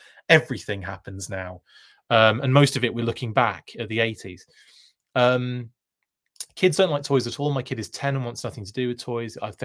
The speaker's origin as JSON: {"language": "English", "country": "United Kingdom", "said": "I thought I'd have an edge by being British"}